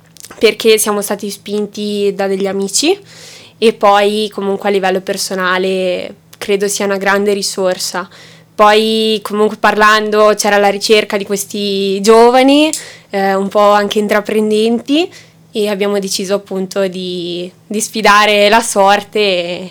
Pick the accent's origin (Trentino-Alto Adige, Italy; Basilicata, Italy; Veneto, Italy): Veneto, Italy; Volpago del Montello; now in Falcade, Italy; Vengo da Volpago del Montello